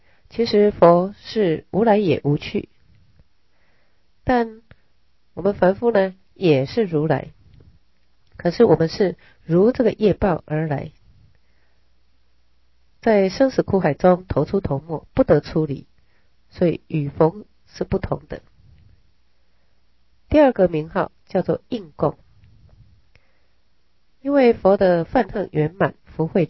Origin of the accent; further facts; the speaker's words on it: China; 我们中国人如果父母是超过80-90岁才过世的话，那么子女们都要高兴